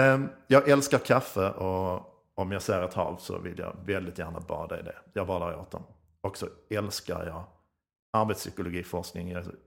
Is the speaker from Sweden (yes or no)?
yes; Skåne, Sweden; accent: Skånska; jag pratar ju skånska.